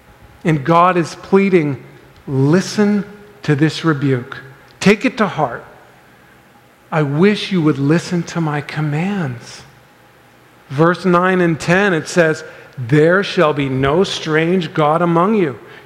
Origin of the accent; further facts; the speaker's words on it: Manchester, New Hampshire, United States; I grew up in Manchester, New Hampshire, which is an hour away from the beach.